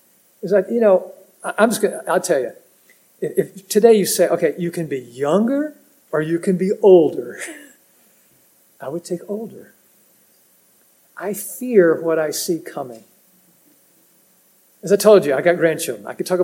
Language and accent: English; United States; I grew up in America. It wasn't perfect, not even close.